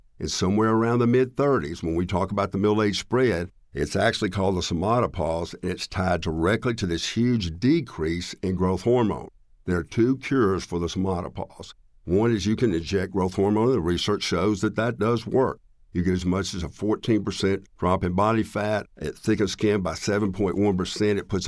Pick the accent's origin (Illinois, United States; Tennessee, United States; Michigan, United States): Tennessee, United States; accent: Southern; as you can tell by the accent, I'm a Southerner, born and raised in Tennessee. I'm over age 60.